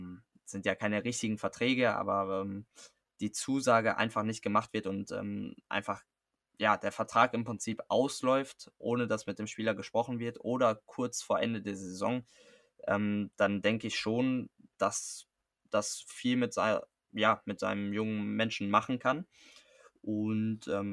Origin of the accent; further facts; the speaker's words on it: Oberhausen, North Rhine-Westphalia, Germany; Oberhausen ist eigentlich meine Heimat und da habe ich mich immer super wohl gefühlt